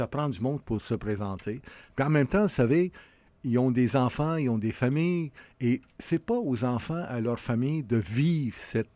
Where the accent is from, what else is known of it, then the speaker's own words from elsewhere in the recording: Syria; born there; moved away; moi, je suis né en Syrie.